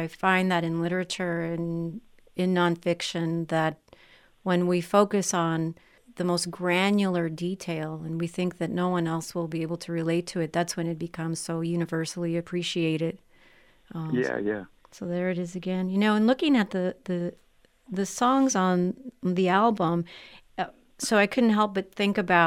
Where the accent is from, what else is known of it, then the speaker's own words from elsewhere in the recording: Laredo, Texas, United States; because I'm originally from Laredo